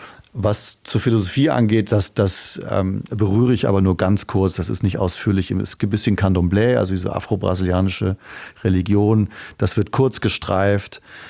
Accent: Trier, Rhineland-Palatinate, Germany; Schon Trier und die Mosel. Das ist da, wo ich aufgewachsen bin, wo alles begann. Meine Mutter wohnt noch dort

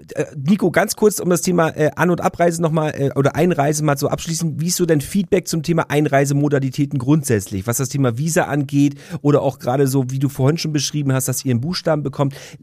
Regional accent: Northern Germany, Germany; als Norddeutscher

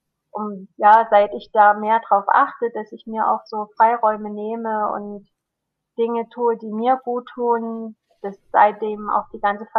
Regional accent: Germany; Ich bin ja als Kind in der DDR aufgewachsen.

